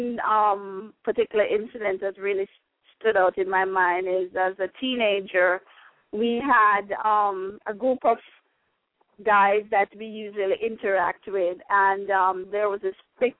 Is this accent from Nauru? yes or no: no; Jamaica; And then growing up in Jamaica, it was always to me, it was always very, very culturally, you know, dynamic, because we had the different cultures interacting